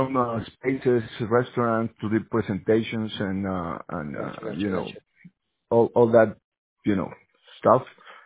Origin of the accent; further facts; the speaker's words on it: Mexico; Mexico, yeah.